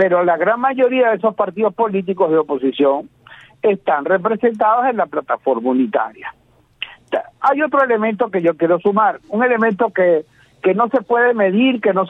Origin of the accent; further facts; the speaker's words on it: Venezuela; Venezuela, que es mi estado, que es mi país, que es mi terruño